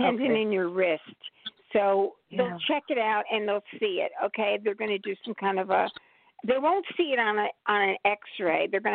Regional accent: New Jersey, United States; Well, I live in New Jersey, and I'm born and bred in Jersey, conceived in Jersey, but New York is a hop and a skip in Philadelphia, so I'm in the middle.

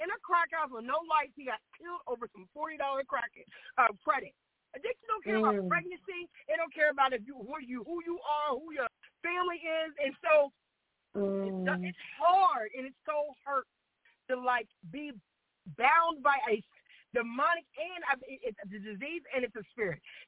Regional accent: the South, United States; And I'm from the South where you might be in a room with mainly white, black, and maybe a couple of Mexicans.

